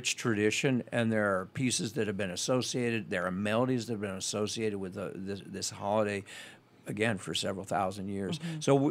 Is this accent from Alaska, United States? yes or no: yes; Sitka, Alaska, United States; A long time growing up in Sitka